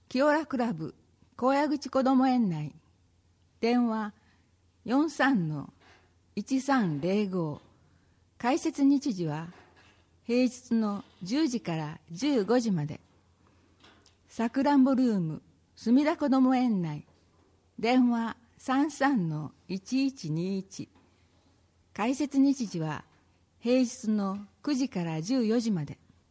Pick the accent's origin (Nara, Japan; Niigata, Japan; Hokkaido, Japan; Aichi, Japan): Nara, Japan; Gojo; now in Hashimoto, Japan; パパも私も奈良県五條市出身ですが、橋本市の子育て環境に魅力を感じ引っ越してきました。